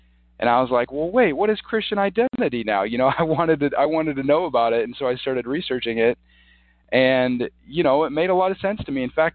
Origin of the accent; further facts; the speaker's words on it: Nebraska, United States; I'm originally from Nebraska, and I was going to school in Nebraska